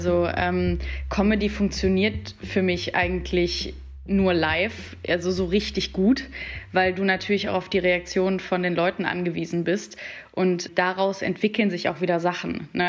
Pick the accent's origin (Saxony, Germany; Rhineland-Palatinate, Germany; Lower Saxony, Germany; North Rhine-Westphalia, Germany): North Rhine-Westphalia, Germany; Heinsberg; born there; ich komme auch gebürtig aus Heinsberg. Durch Corona kennt das jetzt auch jeder.